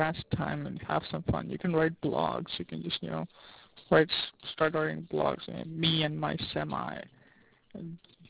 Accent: Rockford, Illinois, United States; I'm like from Rockford, Illinois, and I just went to New York. That's pretty much my travel history.

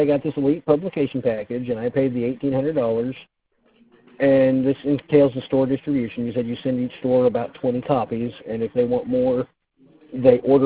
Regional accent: Midwest, United States; a Midwesterner, so I'm stereotypical.

